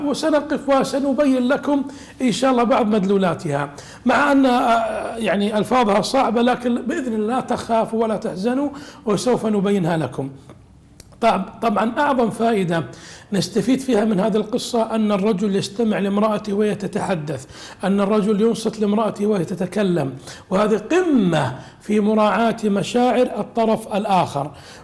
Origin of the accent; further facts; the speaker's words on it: Saudi Arabia; ليالي المنطقة الجنوبية عندنا في المملكة العربية السعودية